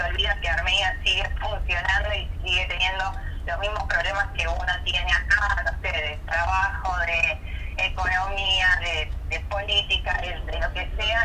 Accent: Buenos Aires, Argentina; moved away as an adult; now in Tilcara, Argentina; soy pediatra, soy de Buenos Aires, de Capital Federal. Estudié en la Universidad de Buenos Aires Medicina, hice la especialidad de pediatría y, bueno, ya conociendo la provincia de Jujuy, cuando terminé la especialidad me trasladé

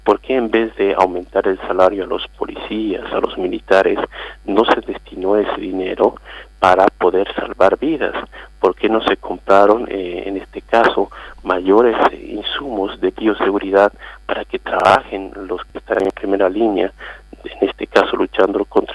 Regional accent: Bolivia; que están ubicadas justamente en mi país, en Bolivia

